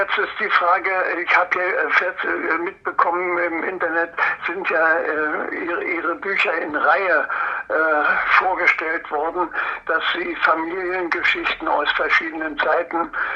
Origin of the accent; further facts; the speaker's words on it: Templin, Brandenburg, Germany; born there; Ja, ich geboren bin ich in Templin in Uckermark, da wo Angela Merkel zu Hause ist.